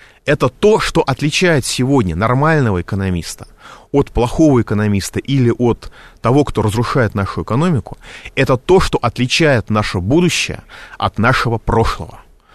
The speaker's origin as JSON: {"language": "Russian", "region": "Moscow", "country": "Russia", "said": "В Москве получше. Я говорю это как москвич"}